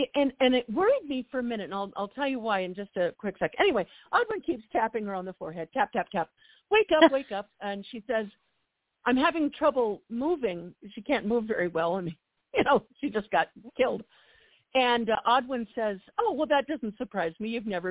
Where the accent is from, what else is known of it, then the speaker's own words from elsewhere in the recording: Wales, United Kingdom; I'm Welsh too, so forgive me on that one.